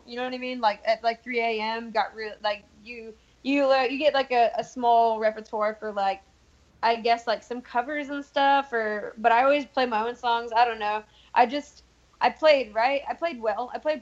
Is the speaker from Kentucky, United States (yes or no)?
yes; Louisville, Kentucky, United States; I grew up here in Louisville, Kentucky.